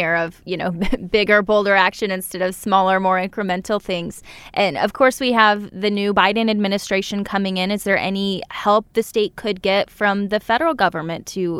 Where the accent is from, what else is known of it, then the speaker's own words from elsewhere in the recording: Utah, United States; now in California, United States; I came from Utah, and anytime there's a huge wildfire here in California, a day or two later, there's the smog